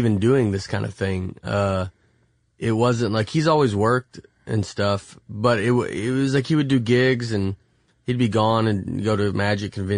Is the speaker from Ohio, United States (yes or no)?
no; Nashville, Tennessee, United States; I was born downtown Nashville.